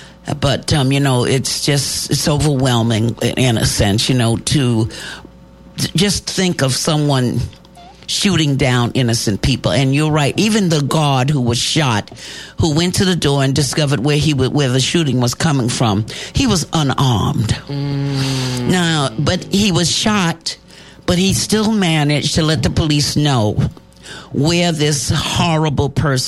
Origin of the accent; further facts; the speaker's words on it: New York, United States; But you know what? I'm from New York